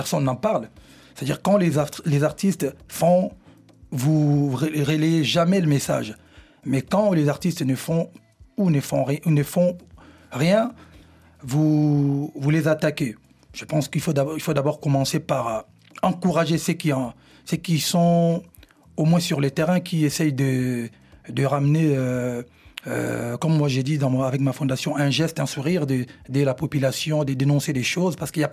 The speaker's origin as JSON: {"language": "French", "country": "DR Congo", "said": "J'en fais partie aussi, moi je suis congolais."}